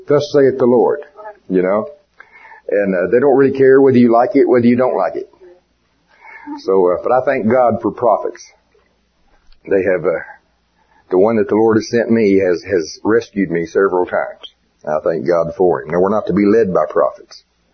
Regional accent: Oklahoma, United States; I mean, I'm from Oklahoma. We raise a lot of wheat, barley, corn, soybean, that kind of thing.

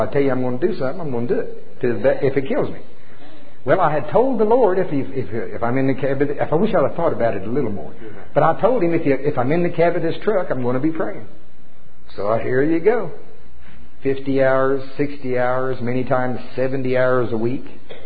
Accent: Oklahoma, United States; How be it, and I'm from Pottawatomie County, Oklahoma. You got to get it real simple for me.

